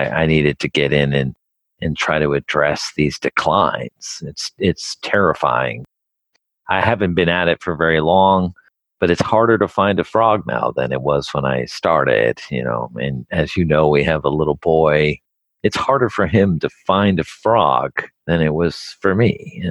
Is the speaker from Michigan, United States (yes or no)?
no; New Jersey, United States; I grew up in New Jersey and I didn't really see any nature.